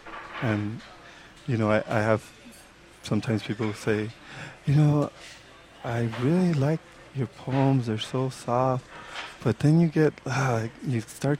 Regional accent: Los Angeles, California, United States; because although I grew up in East Los Angeles, I've had the privilege, which very few get, to be able to venture off and go to UC Berkeley

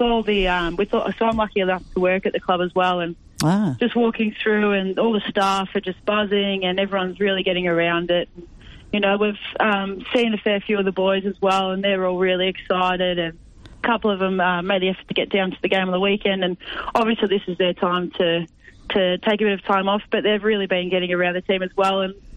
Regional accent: Macedon, Victoria, Australia; now in Torquay, Australia; So I'm locally from Macedon, but I've been in Torquay Geelong area for the last 5 or 6 years.

